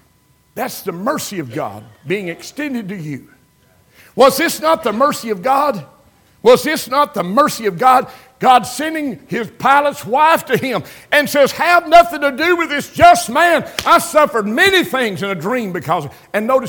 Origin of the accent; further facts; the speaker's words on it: Crab Orchard, Kentucky, United States; moved away as an adult; But I'm a hometowner. I'm from Crab Orchard, Kentucky. I've been gone 55 years or something like that in my life.